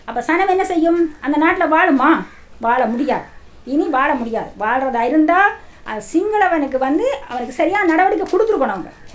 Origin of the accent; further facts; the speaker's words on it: Sri Lanka; now in India; இதே மாதிரி எங்களோட நாடு சொந்த நாடுனா இலங்கைன்னு சொல்கிறீங்க. இலங்கைக்கு அனுப்புனா எங்களுக்கு உயிருக்கு உத்தரவாதம் இல்லை.